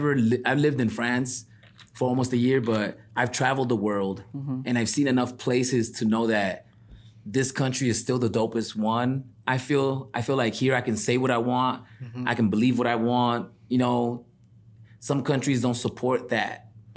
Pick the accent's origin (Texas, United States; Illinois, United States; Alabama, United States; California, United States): California, United States; Compton; also born or lived in Watts; In Compton, Watts.